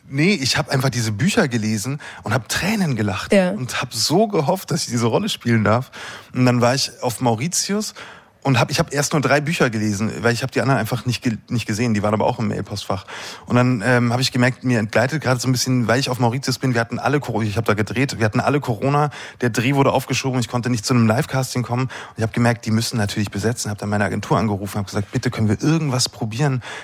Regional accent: Bavaria, Germany; ich bin witzigerweise parallel zu dem Dreh, habe ich mich entschieden, nach Oberbayern zurückzuziehen, wo ich herkomme.

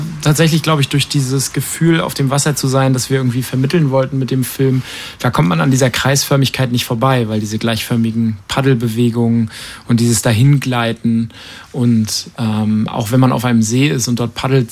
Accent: Rostock, Mecklenburg-Vorpommern, Germany; Ich bin Rostocker und ich lebe auch immer noch in Rostock

